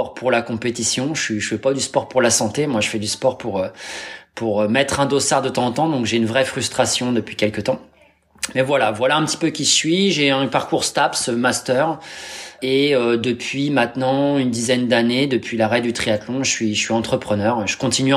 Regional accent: Normandy, France; moi, je suis normand ascendant viking, j'ai 43 ans

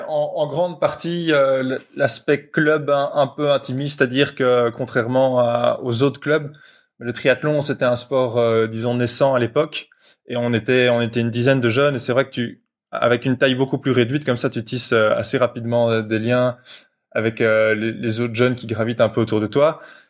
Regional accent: Brussels, Belgium; Je viens de Bruxelles, j'ai toujours grandi à Bruxelles

